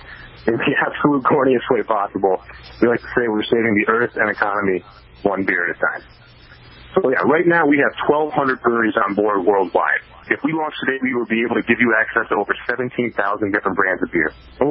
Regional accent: New Jersey, United States; now in St. Louis, United States; But anyway, I grew up in New Jersey, went to high school out there. I actually went back to the University of Wisconsin to study entrepreneurship.

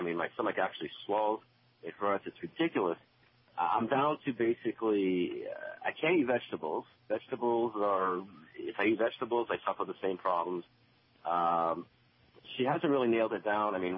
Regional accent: Boston, Massachusetts, United States; now in Stoughton, United States; I'm actually not from Mississippi. I'm from Boston.

